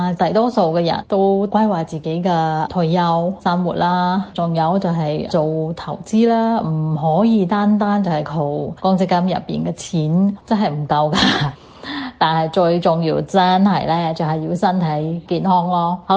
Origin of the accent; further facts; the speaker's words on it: Singapore; 我是新加坡的